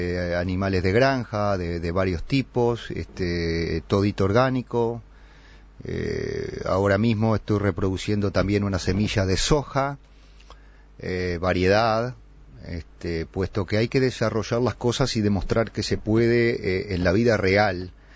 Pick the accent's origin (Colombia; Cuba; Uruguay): Uruguay; Paysandú; de ese río Uruguay en el cual yo crecí bañándome en Paysandú